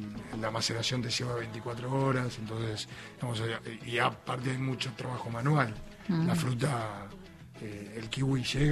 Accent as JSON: {"language": "Spanish", "region": "Buenos Aires", "country": "Argentina", "tie": "born there", "also_born_or_lived": "Gualeguaychú", "said": "yo en realidad nací en Buenos Aires, pero me viví bastante en Entre Ríos, en Gualeguaychú"}